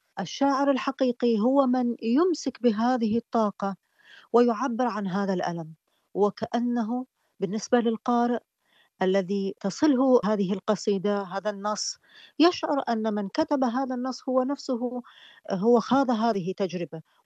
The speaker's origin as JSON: {"language": "Arabic", "town": "Baghdad", "region": "Baghdad Governorate", "country": "Iraq", "said": "لكن لم أتوقع يوما ما سأدخل مدينتي بغداد وأراها محتلة"}